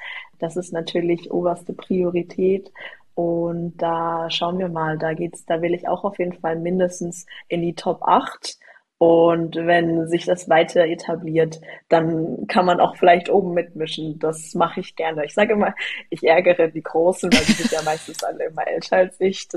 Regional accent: Karlsruhe, Baden-Württemberg, Germany; Aber es wird sehr, sehr wahrscheinlich einen Wettkampf sogar hier in meiner Heimatstadt geben.

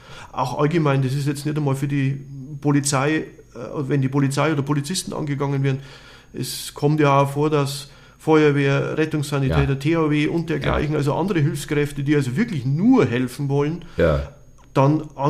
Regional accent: Reut, Bavaria, Germany; ich komme aus Reut bei Erbendorf. Das ist ein kleines Dorf am Steinwald.

